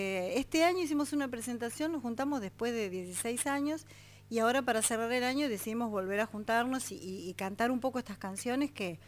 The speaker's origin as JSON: {"language": "Spanish", "town": "La Plata", "region": "Buenos Aires Province", "country": "Argentina", "lives_now": "Buenos Aires, Argentina", "said": "desde que yo vine desde La Plata acá a Capital"}